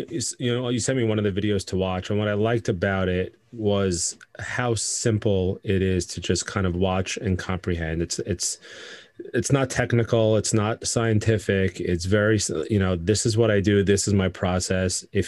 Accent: New York, United States; I was born and raised in New York.

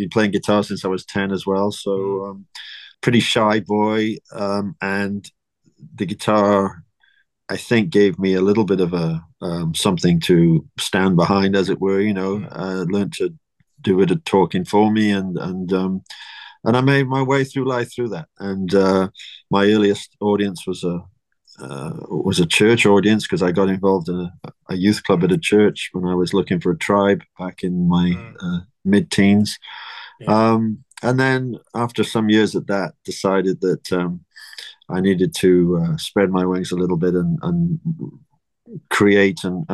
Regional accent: Penarth, Wales, United Kingdom; I was brought up in a town called Penarth, which is just outside of Cardiff in South Wales. So I've always lived in Wales. I've travelled, been itinerant for the vast majority of my life, but I've always come back home to Wales.

